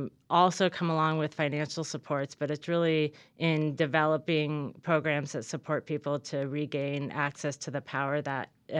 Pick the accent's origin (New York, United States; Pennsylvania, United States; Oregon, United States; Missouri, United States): Oregon, United States; Well, I grew up in Southern Oregon. I went to school here in Ashland